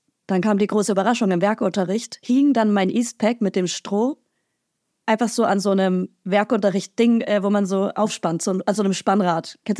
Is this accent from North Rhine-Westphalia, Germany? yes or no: no; Bavaria, Germany; ich komme aus Franken